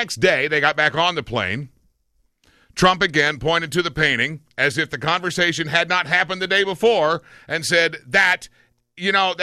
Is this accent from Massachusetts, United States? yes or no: no; Chicago, Illinois, United States; I grew up in Chicago.